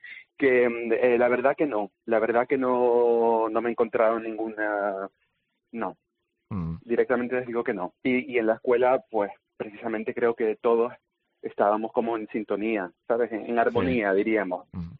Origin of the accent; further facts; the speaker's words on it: Canary Islands, Spain; also born or lived in Madrid; viví en Madrid, estudié, sí, y demás, y trabajé allí mucho tiempo, y como para mis amigos allí, yo sí era como latino, casi. Los canarios en Madrid somos exóticos.